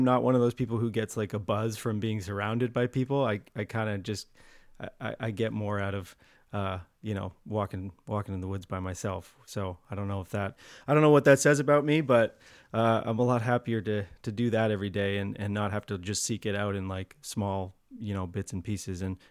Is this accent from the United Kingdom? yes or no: no; London, Ontario, Canada; now in Creemore, Canada; No, I grew up in London, Ontario.